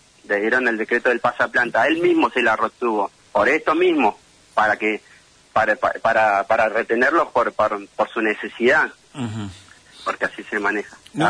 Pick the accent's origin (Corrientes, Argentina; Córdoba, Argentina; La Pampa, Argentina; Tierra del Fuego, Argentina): Tierra del Fuego, Argentina; yo soy fueguino. Nosotros somos fueguinos. Mis hermanos, mi familia, mi mamá, somos fueguinos.